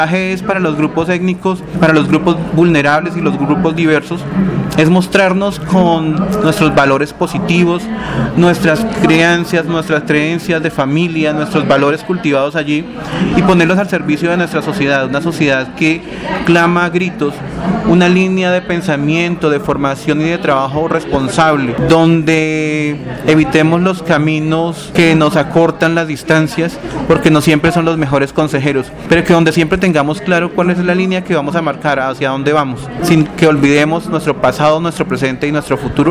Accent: Tolima, Colombia; siempre nos sintamos orgullosos de quiénes somos, de que somos tolimenses

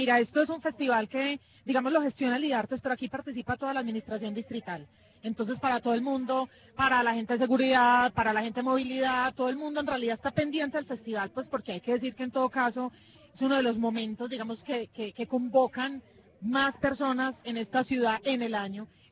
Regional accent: Medellín, Antioquia, Colombia; now in Berlin, Germany; yo soy de Medellín, ella es de Medellín, pero llevo unos años viviendo en Berlín

